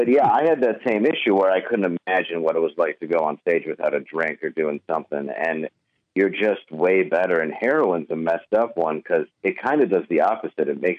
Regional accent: Grosse Pointe, Michigan, United States; Well, I grew up in Grosse Pointe, Harper Woods area. Yeah, they all knew me by name.

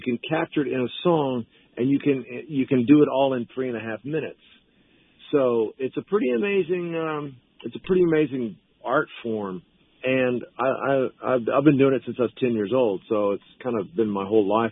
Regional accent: Texas, United States; I'm an Anglo from Texas, and I grew up on a farm and stuff.

